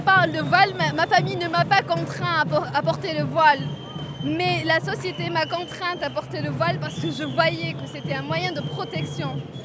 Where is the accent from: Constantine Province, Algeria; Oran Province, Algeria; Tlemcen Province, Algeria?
Constantine Province, Algeria; Constantine; Je suis de Constantine. Donc c'est une ville assez conservatrice.